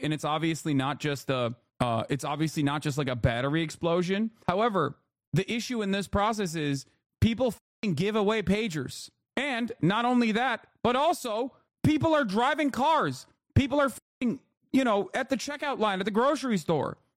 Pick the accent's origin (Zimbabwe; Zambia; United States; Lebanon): Lebanon; I'm from Lebanon. The pagers are available for everyone. My cousin had one, too.